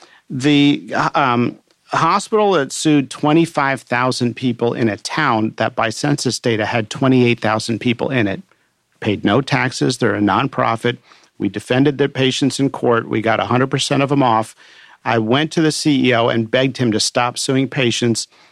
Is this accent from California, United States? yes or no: no; Pennsylvania, United States; I grew up in near Amish country in Pennsylvania.